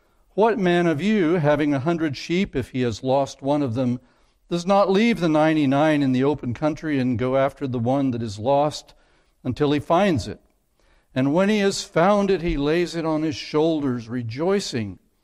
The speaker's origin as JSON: {"language": "English", "town": "Clay Center", "region": "Kansas", "country": "United States", "tie": "born or raised there", "said": "I was in the booming town of Clay Center, Kansas, which was my hometown"}